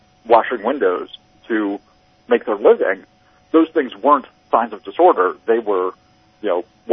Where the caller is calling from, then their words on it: Portland, Oregon, United States; I'm Portland, Oregon.